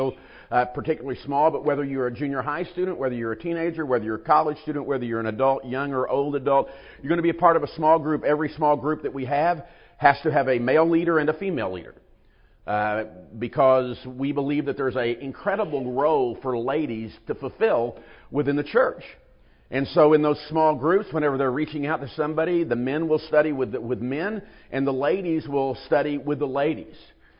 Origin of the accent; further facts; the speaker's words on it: St. Louis, Missouri, United States; at least if you look in our area where I'm from, and I'm from the St. Louis area